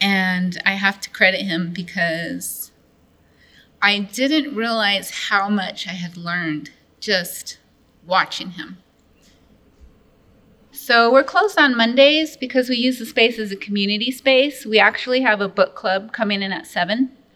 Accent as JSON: {"language": "English", "town": "Springville", "country": "United States", "tie": "born or raised there", "said": "I grew up in Springville, one of just a few Native families. There was a lot of racism surrounding my childhood."}